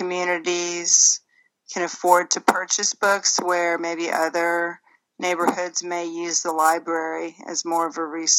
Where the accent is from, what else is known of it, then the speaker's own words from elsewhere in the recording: California, United States; also born or lived in Missouri; Well, I was born and raised mostly in California, and then Missouri, but I'm military, so I've been all around the country.